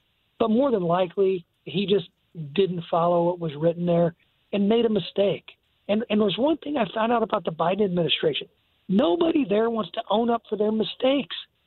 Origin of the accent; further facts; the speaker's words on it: Illinois, United States; over access to abortion services in my home state of Illinois.